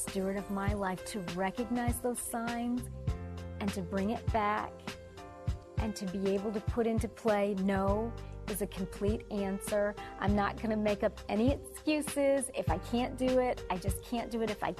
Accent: Detroit, Michigan, United States; And I want you to know that I am originally from Detroit, or as I like to call it, Motown.

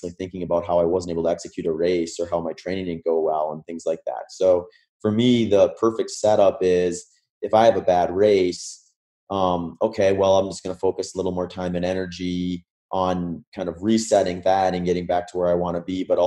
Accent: Midwest, United States; So for me, growing up in the Midwest, I had a ton of exposure to flat running, whether that be on trail, road, or a track.

